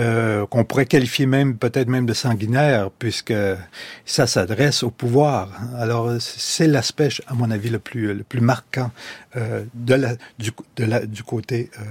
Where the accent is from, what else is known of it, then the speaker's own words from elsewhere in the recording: Quebec, Canada; Moi, je suis un bon Québécois